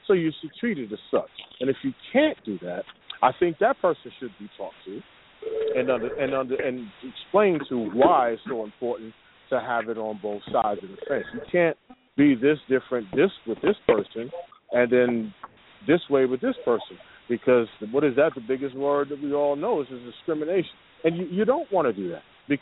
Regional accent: New York, United States; You know, of course, I'm from New York, but I fly up there.

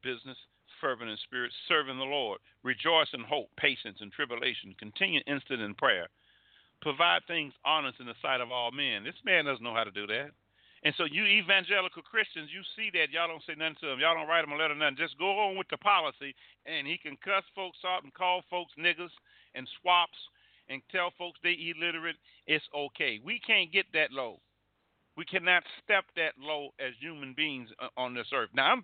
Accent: Mobile, Alabama, United States; This is the most wickedest spirit I've seen since I was a child from Mobile, Alabama.

